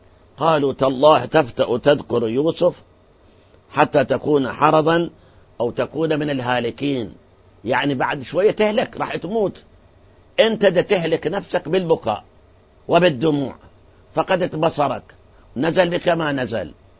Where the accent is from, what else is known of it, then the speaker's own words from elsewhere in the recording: Iraq; لكن الآن حقيقة عندنا في العراق ناس